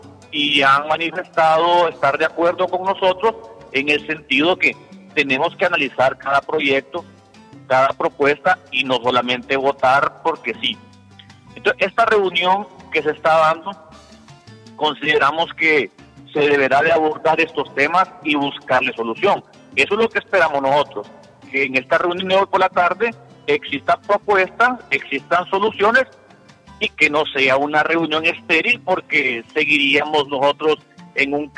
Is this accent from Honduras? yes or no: yes; Honduras; es un tema que deberemos nosotros de resolverlo como hondureños y como Congreso